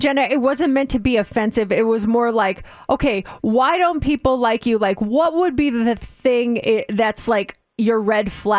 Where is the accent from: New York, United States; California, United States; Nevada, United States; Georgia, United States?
Nevada, United States; Las Vegas; They figured out I was from Vegas based on my phone number.